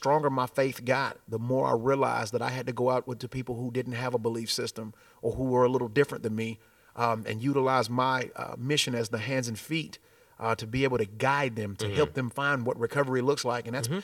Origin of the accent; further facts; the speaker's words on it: Winchester, Tennessee, United States; You know, I grew up in Winchester, Tennessee, which is about an hour and 15 minutes from here southeast going toward Chattanooga.